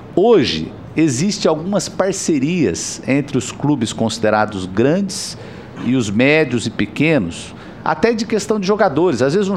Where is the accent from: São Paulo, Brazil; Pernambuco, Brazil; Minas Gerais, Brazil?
São Paulo, Brazil; Campinas; Eu sou da cidade de Campinas. Nós temos dois clubes em Campinas